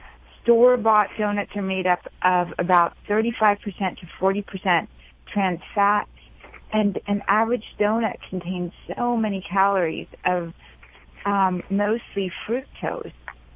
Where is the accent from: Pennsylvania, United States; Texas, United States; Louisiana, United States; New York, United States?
Louisiana, United States; New Orleans; As a foodie growing up, I grew up in mostly in New Orleans.